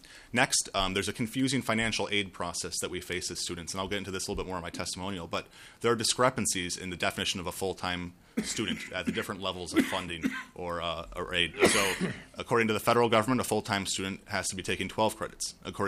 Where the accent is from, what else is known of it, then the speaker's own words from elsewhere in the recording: Rochester, Minnesota, United States; I'm from Rochester, Minnesota.